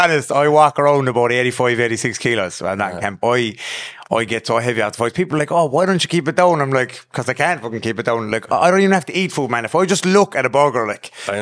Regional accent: Limerick, Munster, Ireland; from Limerick, the island field. I moved around a lot when I was young. Then I stayed at my nana's in Plaster. I'm from definitely a rougher area in Limerick.

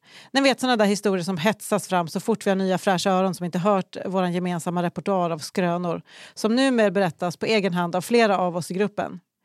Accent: Västerås, Västmanland County, Sweden; born or raised there

